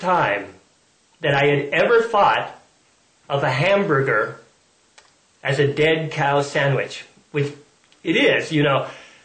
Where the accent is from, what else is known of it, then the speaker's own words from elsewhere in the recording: San Diego, California, United States; Growing up in San Diego, I was what was called a surfer boy.